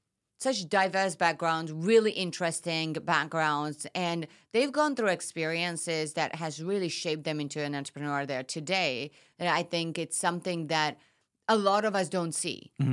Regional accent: Georgia; I'm from Georgia, which is in Eastern Europe. Food and hospitality has always been a really large part of our culture.

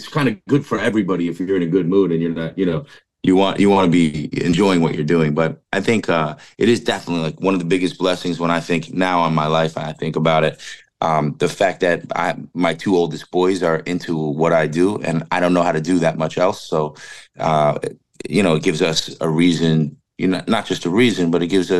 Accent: New York, United States; I went back to being a Rangers fan because I'm from New York, but he kind of fell in love with hockey while I lived

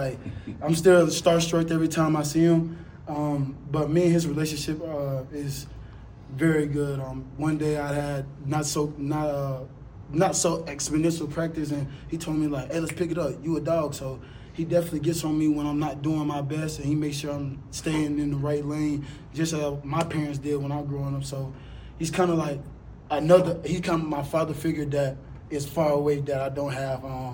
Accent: the South, United States; now in Colorado, United States; And, you know, I'm from the South, and, you know, moving far, far away from that is definitely different. But it just felt like when I stepped foot in Colorado for the first time, it felt like, dang, this is just like Mississippi.

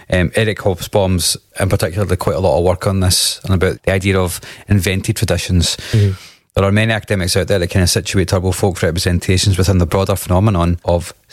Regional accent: Scotland, United Kingdom; and I say this as a Scottish person about to tell you about some Scottish stuff

